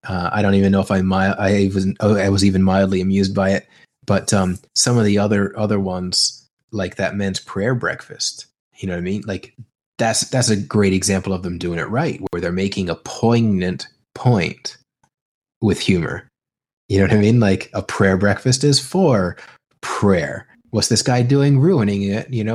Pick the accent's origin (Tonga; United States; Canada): Canada; I don't know if that's because I'm Canadian or I'm weird